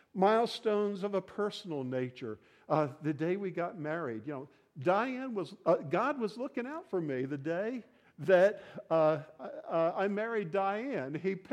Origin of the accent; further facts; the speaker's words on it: Parkville, Maryland, United States; You know, I grew up in just outside of Baltimore in Parkville, growing up in Parkville Baptist Church.